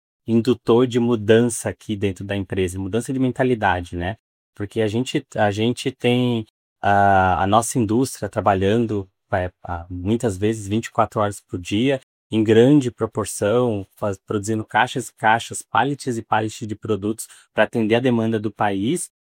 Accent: São Paulo, Brazil; eu sou paulista, moro no Rio Grande do Sul

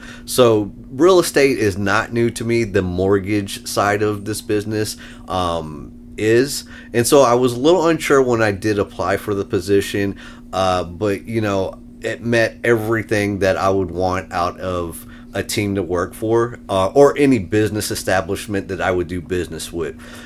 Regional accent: Fayetteville, North Carolina, United States; moved away as an adult; also born or lived in Alaska, United States; So I am from North Carolina, Fayetteville area.

